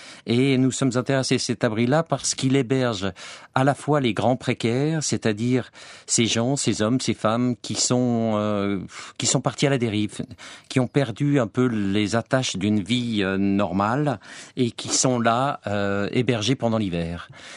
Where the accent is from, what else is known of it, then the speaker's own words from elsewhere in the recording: Geneva, Switzerland; born there; Habitant à l'époque à Zurich, je me suis dit qu'il serait plus facile de travailler à Genève, ma ville natale